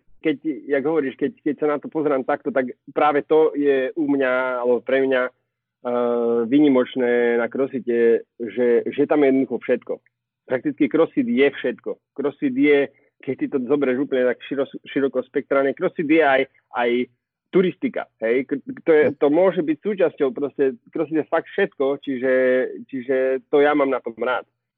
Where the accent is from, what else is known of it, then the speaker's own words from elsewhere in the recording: Nitra, Nitra Region, Slovakia; tým, že sme boli z Nitry, obidvaja, ja a Braňo